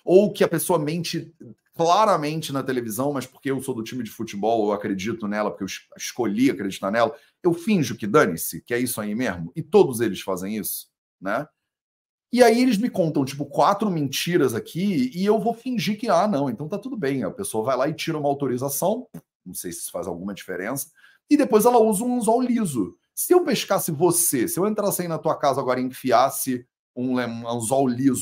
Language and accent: Portuguese; Brazil; mas aí você é brasileiro, eu também sou brasileiro.